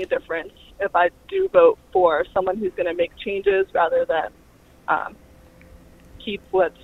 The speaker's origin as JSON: {"language": "English", "region": "New Jersey", "country": "United States", "lives_now": "Philadelphia, United States", "said": "my vote will count more than my home state, New Jersey, but now I'm residing in Philadelphia"}